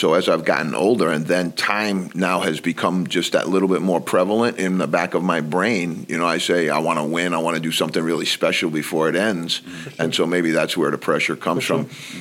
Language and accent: English; Bronx, New York, United States; I grew up in the Bronx and I started playing basketball at a really young age.